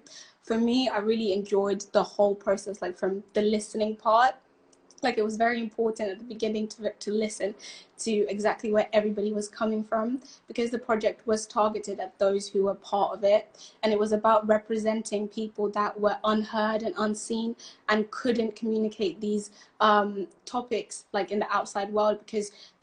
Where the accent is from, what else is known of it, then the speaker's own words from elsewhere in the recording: Zimbabwe; I'm originally from Zimbabwe.